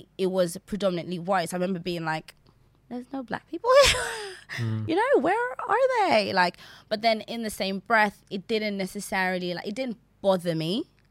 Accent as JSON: {"language": "English", "country": "Zambia", "tie": "born or raised there", "lives_now": "Essex, United Kingdom", "said": "So I grew up in Zambia, but even in Zambia itself, I moved a lot. Like I moved because my dad's job."}